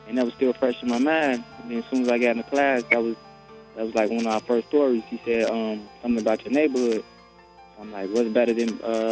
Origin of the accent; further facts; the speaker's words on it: Chicago, Illinois, United States; from Chicago, age 16, and I love music, sports, basketball, really.